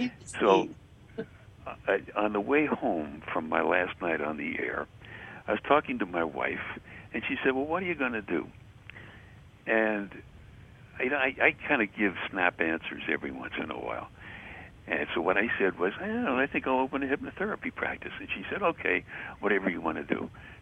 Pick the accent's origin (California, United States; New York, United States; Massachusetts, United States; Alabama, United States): New York, United States; Brooklyn; born there; because I was born in February in Brooklyn. It was very cold